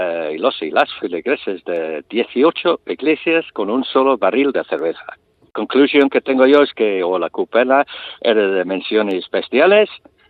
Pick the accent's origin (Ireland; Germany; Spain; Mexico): Ireland; Yo soy irlandés